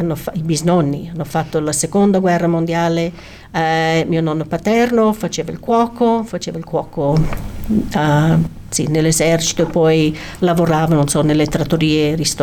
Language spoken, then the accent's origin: Italian; Australia; born or raised there